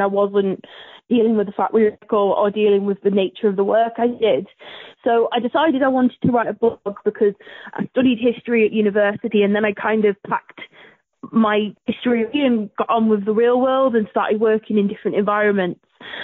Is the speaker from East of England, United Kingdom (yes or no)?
no; West Midlands, United Kingdom; growing up in Shropshire